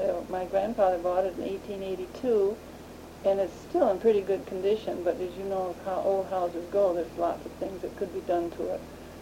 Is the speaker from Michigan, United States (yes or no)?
yes; Owosso, Michigan, United States; born there; I was born in Owosso. My older sister and myself were born in Owosso, and my father worked for the was a civil engineer with the Ann Arbor Railroad